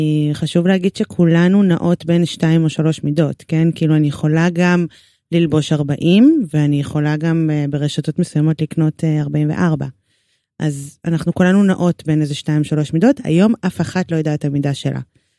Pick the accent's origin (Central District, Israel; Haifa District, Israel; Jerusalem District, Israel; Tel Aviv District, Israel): Haifa District, Israel; Haifa; איפה הגעתי? וואו, הגעתי בחיפה.